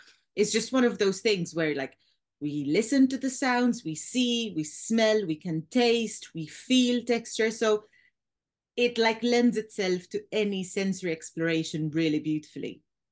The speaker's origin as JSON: {"language": "English", "country": "Malta", "tie": "born or raised there", "said": "So I'm originally from Malta, tiny little island in the middle of the Mediterranean."}